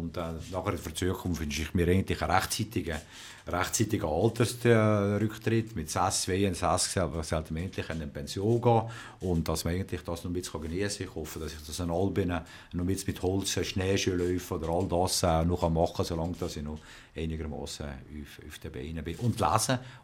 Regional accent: Naters, Valais, Switzerland; Effektiv bin ich immer im Wallis gewesen, in Natersch und ab Mai sogar in Albenen

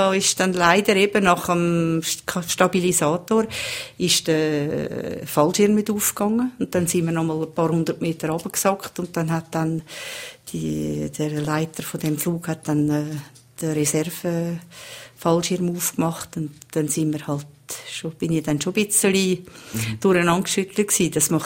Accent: Valais, Switzerland; accent: Upper Valais German; now in Zurich, Switzerland; Ich kann ja nicht anfangen stackeln auf Oberwallisdeutsch, auch wenn ich das ein bisschen kann.

